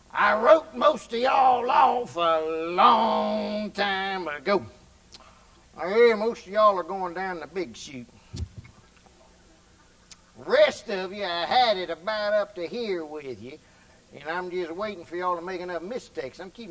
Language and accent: English; Atlanta, Georgia, United States; I'm from Atlanta, Georgia. I'm an actor.